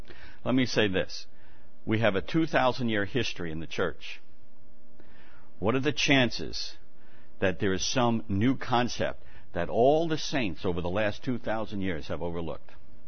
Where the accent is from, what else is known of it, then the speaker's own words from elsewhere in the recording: New York, United States; But I'm from New York. I'm a retired cop.